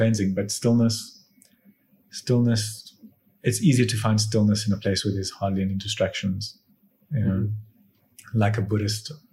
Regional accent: South Africa; born there; So I was born in South Africa, Italian family

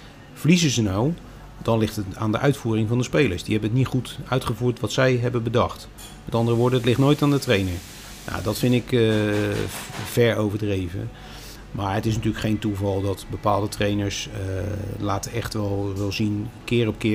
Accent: Rotterdam, South Holland, Netherlands; also born or lived in Vlaardingen; ik ben zelf van de noordkant van Rotterdam. Ik ben geboren in Vlaardingen, getogen in Rotterdam. Maar altijd aan de noordkant gewoond, Kralingen, Ommoord, waar ik nu nog steeds woon.

